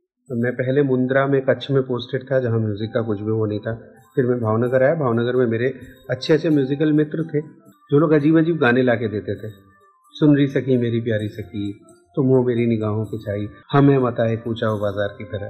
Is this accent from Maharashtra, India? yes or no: no; Allahabad, Uttar Pradesh, India; हम लोग इलाहाबाद के रहने वाले हैं मूलतः।